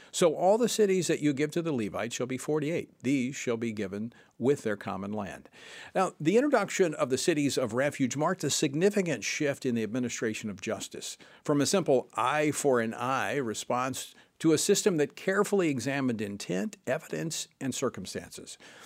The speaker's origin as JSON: {"language": "English", "region": "Oklahoma", "country": "United States", "tie": "born or raised there", "said": "I grew up in Oklahoma, worked in the oil field in high school."}